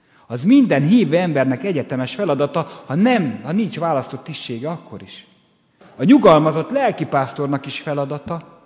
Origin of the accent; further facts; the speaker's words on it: Kübekháza, Csongrád-Csanád, Hungary; hazaküldjön Kübekházára az én szülőfalumban